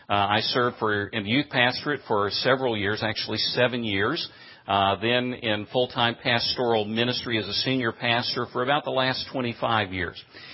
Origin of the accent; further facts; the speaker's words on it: Tennessee, United States; Well, I grew up in East Tennessee. My family settled there in the late 1700s. They were Scots-Irish immigrants.